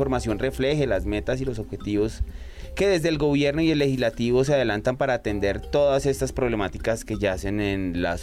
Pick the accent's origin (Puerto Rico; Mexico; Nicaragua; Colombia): Colombia; Pienso que como colombiano y como colombianos debemos precisamente conocer primero nuestra cultura